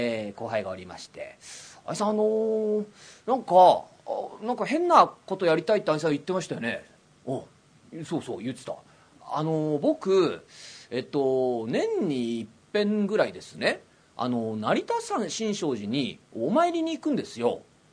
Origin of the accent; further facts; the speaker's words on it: Tokyo, Japan; もう僕は僕でね、なんかこう江戸っ子の形ねだと思ってますから